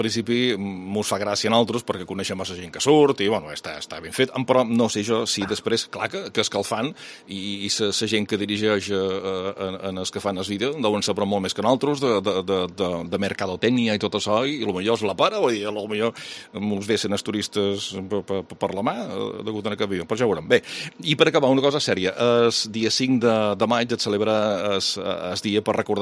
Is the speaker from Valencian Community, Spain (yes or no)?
no; Balearic Islands, Spain; A més de la gràcia que mos pugui fer en altres com a menorquins